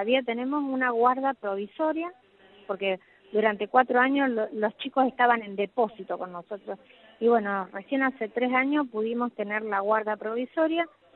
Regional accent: Rosario, Santa Fe, Argentina; Bueno, yo soy de acá, de Rosario.

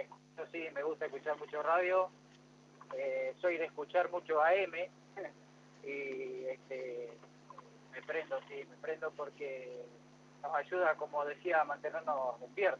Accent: Eduardo Castex, La Pampa, Argentina; Soy de Eduardo Castell, soy de acá.

